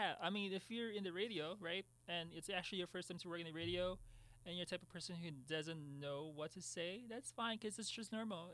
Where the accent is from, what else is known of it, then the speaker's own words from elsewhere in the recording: Philippines; I'm from the Philippines myself